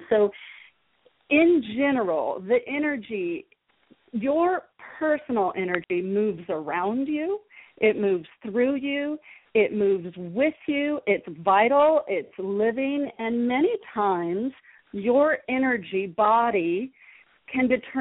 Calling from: San Diego, California, United States; I'm joining you from San Diego, California

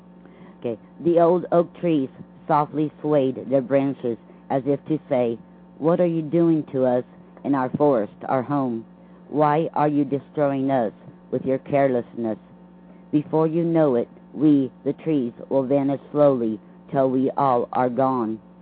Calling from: Lake Wales, Florida, United States; from Lake Wells, Florida.

